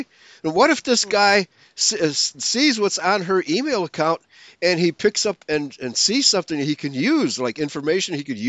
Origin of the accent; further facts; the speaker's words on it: Chicago, Illinois, United States; So now we see that in my hometown, Chicago, you know, they accuse us all of being racists, right?